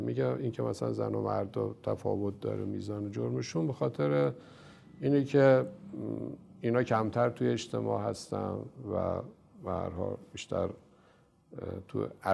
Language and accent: Persian; Rafsanjan, Kerman, Iran; مثلا من خودم یادم هست مثلا تو شهر خودم مثلا رفسنجان میرفتم